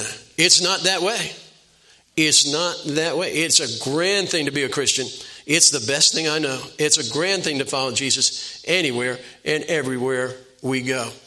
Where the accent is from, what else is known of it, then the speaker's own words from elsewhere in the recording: Belmar, New Jersey, United States; I grew up in Jersey. I mentioned to some of you already, but a little town called Belmar. And I was born in 1943